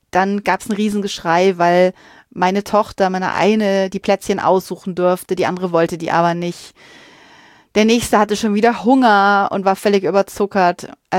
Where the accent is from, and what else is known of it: Bavaria, Germany